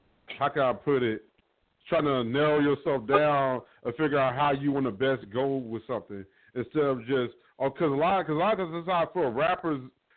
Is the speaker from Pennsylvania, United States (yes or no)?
no; Fort Worth, Texas, United States; oh, man, you from Dallas? No, I'm from Fort Worth.